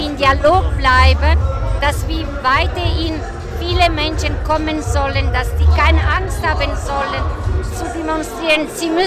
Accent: Italy; German is a second language; now in Frankfurt, Germany; ich bin eine Italienerin, die in Frankfurt lebt

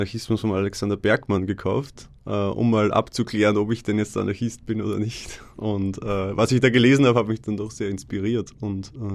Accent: Vienna, Austria; Ich meine, ich komme aus Wien

